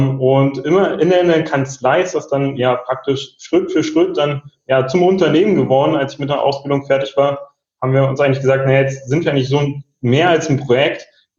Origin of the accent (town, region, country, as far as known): Berlin, Germany